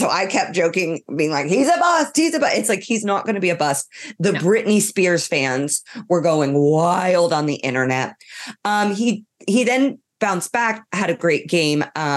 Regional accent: Ireland; I'm from Ireland. I can't do this.

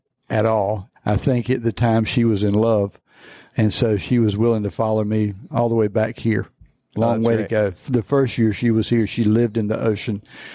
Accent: Wilmington, North Carolina, United States; also born or lived in Breckenridge, Colorado; But I grew up in the Wilmington area. Went to Breckenridge, Colorado after college, and that's where I found my wife of 32 years.

